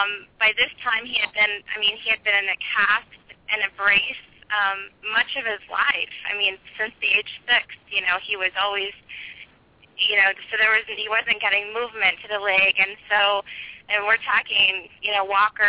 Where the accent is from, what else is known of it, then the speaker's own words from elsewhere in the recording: Kansas City, United States; now in Chicago, United States; Yes, we're from Kansas City, yes.